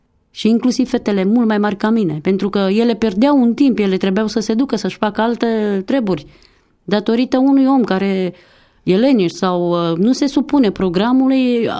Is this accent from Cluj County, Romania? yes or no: no; Gura Humorului, Suceava County, Romania; born there; Până la 6 ani am stat în Gura Humorului, județul Suceava, după care am fost plasată la o casă de copii din București.